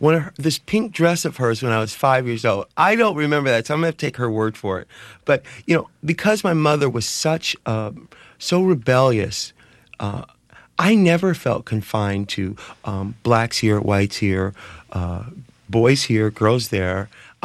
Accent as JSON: {"language": "English", "town": "San Diego", "region": "California", "country": "United States", "tie": "born or raised there", "said": "it's taken me years of therapy to be even able to say I'm from San Diego because I don't have an emotional attachment to San Diego."}